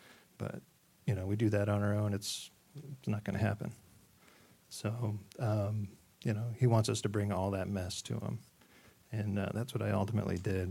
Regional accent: Fort Wayne, Indiana, United States; I grew up in Fort Wayne and moved down here in about 2000. So I grew up in an unchurched home.

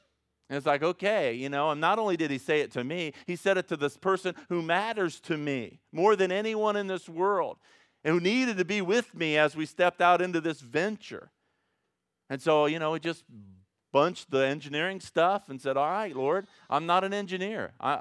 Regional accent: Ohio, United States; So I thought that meant, I'm from Ohio, I thought that meant I'm going home.

